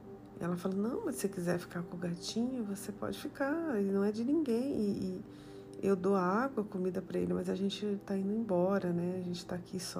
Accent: Brazil; moved away; E como eu sou do Brasil, e isso eu vi muito lá, e ainda existe até hoje

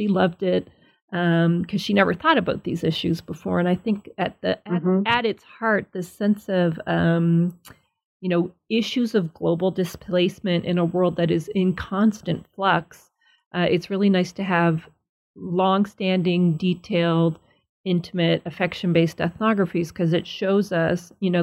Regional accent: Nova Scotia, Canada; where I grew up in Nova Scotia is the same sort of whiteness.

